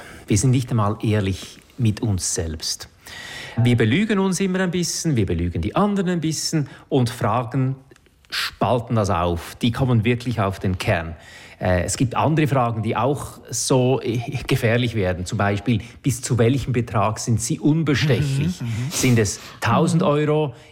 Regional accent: Central Switzerland, Switzerland; Ich bin aufgewachsen im Zentrum der Schweiz, urkatholisch, Innerschweiz.

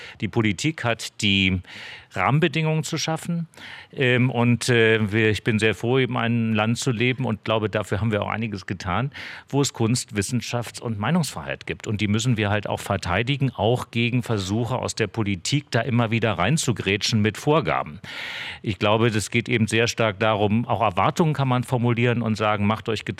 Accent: Germany; Also ich bin in der DDR groß geworden

